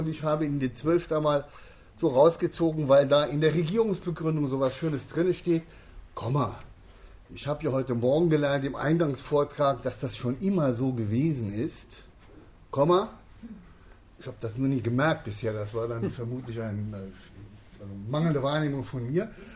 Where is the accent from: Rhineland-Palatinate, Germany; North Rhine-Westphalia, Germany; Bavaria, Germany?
Rhineland-Palatinate, Germany; Da können Sie die Burg Manderscheid in der Eifel sehen, unten die Mosel. Das ist die Gegend, wo ich herkomme.